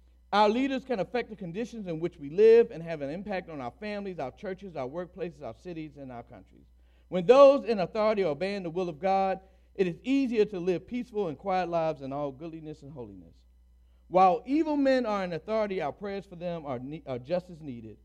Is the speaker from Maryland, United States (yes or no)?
yes; Baltimore, Maryland, United States; I grew up in Baltimore where I've seen the wrong end of a gun more times than I can count.